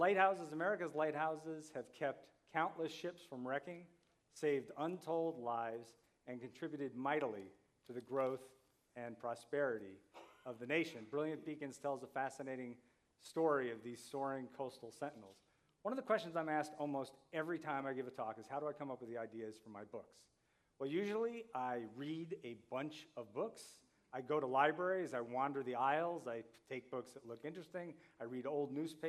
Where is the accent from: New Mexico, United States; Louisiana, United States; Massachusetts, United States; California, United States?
Massachusetts, United States; Marblehead; I had only seen two lighthouses in my whole life from closer than about 150 feet, one of them in my hometown of Marblehead.